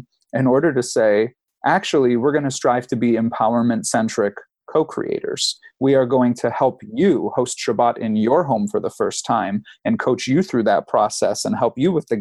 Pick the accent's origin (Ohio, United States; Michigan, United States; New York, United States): Michigan, United States; Detroit; So I looked at my hometown of Metro Detroit